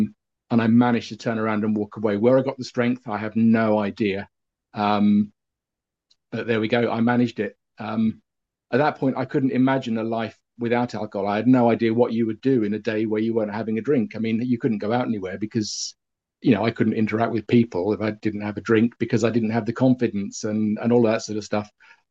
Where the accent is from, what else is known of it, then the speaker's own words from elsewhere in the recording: London, United Kingdom; born there; I was born in London, England, 7 minutes after my twin brother